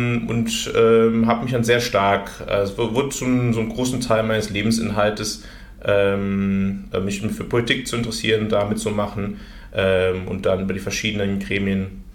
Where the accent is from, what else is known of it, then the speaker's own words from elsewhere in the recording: Bergisch Gladbach, North Rhine-Westphalia, Germany; Ich bin in Bergisch-Gladbach geboren und habe da auch immer gelebt, habe in beziehungsweise studiert in Köln und in Bonn, also beziehungsweise in Bonn und in Köln, zunächst in Bonn und dann in Köln, aber bin eigentlich immer im Rheinland geblieben